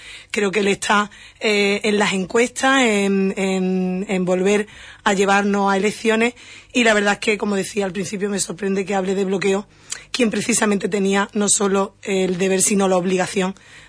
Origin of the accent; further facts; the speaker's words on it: Huelva, Andalusia, Spain; soy muy de mi pueblo, yo mi pueblo por bandera, muy de Huelva